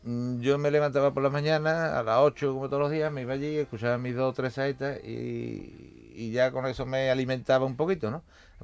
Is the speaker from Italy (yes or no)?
no; Málaga, Andalusia, Spain; Yo vengo de Málaga